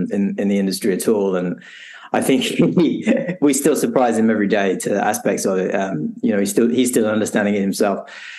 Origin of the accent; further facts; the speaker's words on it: Worcester, West Midlands, United Kingdom; So I grew up in the Midlands in the UK, so a town called Worcester.